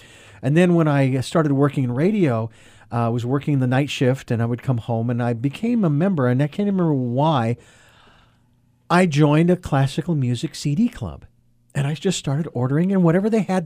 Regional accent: Phoenix, Arizona, United States; I was born and raised in Phoenix

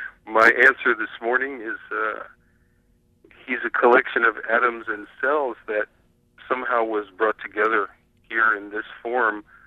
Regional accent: San Francisco, California, United States; talking to actually some of my neighborhood friends, people who I grew up with in San Francisco, about what I saw

